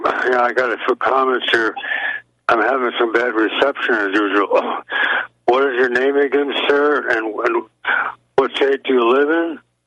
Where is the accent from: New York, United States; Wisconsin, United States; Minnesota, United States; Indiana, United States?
Wisconsin, United States; I'm from Wisconsin. I've been calling for 16 years.